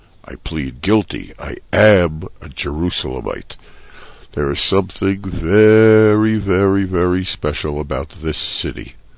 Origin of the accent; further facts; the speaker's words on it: New York, United States; And I said, no, I'm from New York.